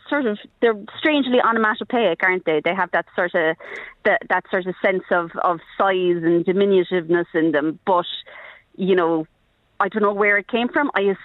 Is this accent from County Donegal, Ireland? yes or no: no; Knocknagoshel, County Kerry, Ireland; I am, yeah. I'm from Knocknagoshal.